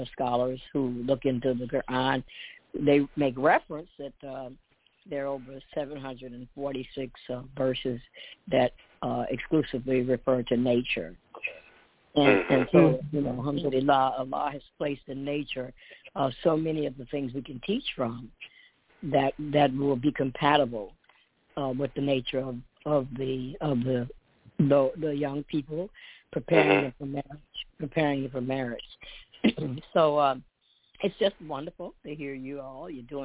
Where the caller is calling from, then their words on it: Atlanta, Georgia, United States; I am calling in from Atlanta.